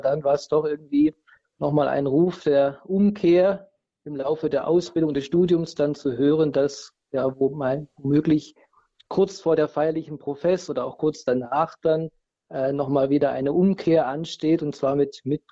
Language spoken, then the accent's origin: German; Senftenberg, Brandenburg, Germany; moved away as an adult; now in Austria; ich bin tatsächlich aufgewachsen im Bundesland Brandenburg in der Stadt Senftenberg, einer Pfarrei, die zum Bistum Görlitz gehört. Und ich bin ja eigentlich über ein paar Umwege, also 2013 nach Heiligenkreuz gekommen in Österreich.